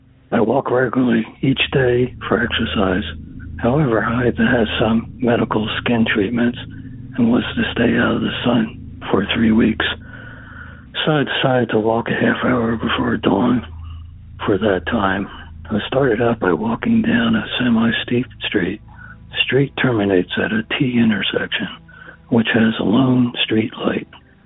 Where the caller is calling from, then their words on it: San Marcos, Texas, United States; Hello, I'm calling from San Marcos, Texas.